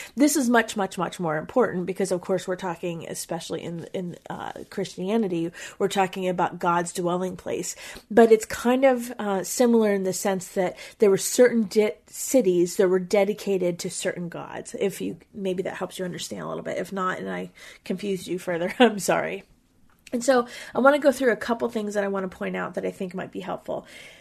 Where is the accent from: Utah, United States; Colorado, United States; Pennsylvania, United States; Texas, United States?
Pennsylvania, United States; And, you know, we're from Pennsylvania, so we see that with the Pittsburgh Steelers